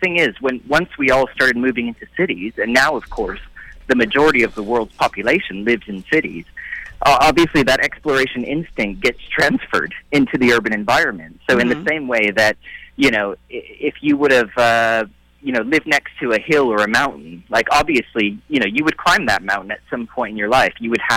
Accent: Riverside, California, United States; I grew up in Riverside, California, and we lived next to some orange groves.

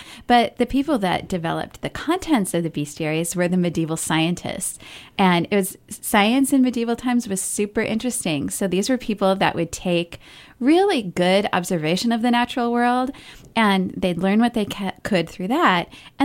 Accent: Seattle, Washington, United States; So I'm from Seattle. My weather is really similar to yours in Portland. It's kind of rainy, kind of dreary sometimes.

